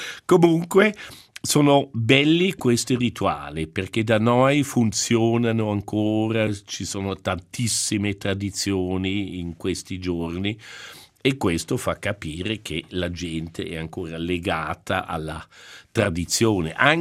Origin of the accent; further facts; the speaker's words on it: Sent, Graubünden, Switzerland; Per esempio nel mio paese a Sent sono arrivati già stamattina